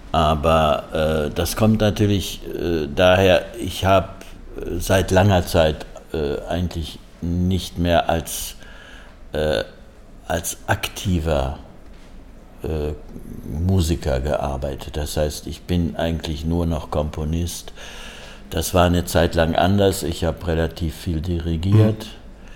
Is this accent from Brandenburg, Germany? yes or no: no; Braunschweig, Lower Saxony, Germany; Ich bin in Braunschweig groß geworden.